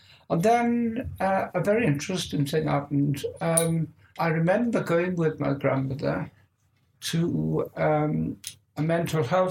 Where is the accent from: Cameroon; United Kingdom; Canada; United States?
United Kingdom; Wales; born there; I was born in South Wales in the South Wales Valleys, 1949.